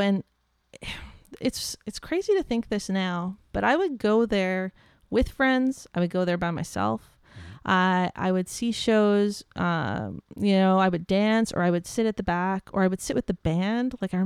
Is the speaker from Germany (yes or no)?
no; Thunder Bay, Ontario, Canada; being a woman growing up in Thunder Bay, you know, walking down the street by yourself sometimes at night was unpleasant